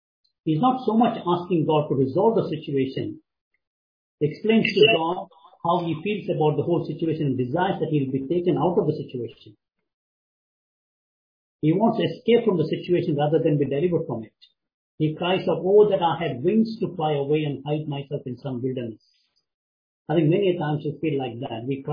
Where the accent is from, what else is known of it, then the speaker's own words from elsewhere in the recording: India; I want to apply this situation to a specific situation, which is concerning my home country, India.